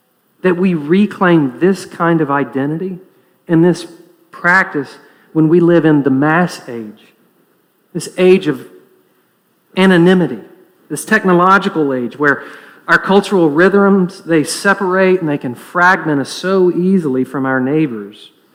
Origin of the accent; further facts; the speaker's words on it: Knoxville, Tennessee, United States; I'm a son of Knoxville. Gladly, I mean, proudly so. And by the way, I'm not only from Knoxville, I'm from Fountain City, and don't you forget it.